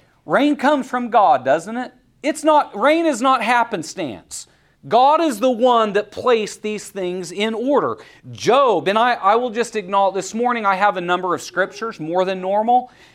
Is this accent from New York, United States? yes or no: no; Oregon, United States; Now, I am from Oregon originally, and I grew up with knowing what rain was. We had gentle showers of blessing in Oregon.